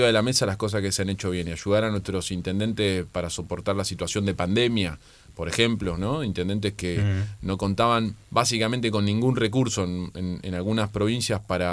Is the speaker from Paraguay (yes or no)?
no; Corrientes, Argentina; Los correntinos nacemos donde queremos.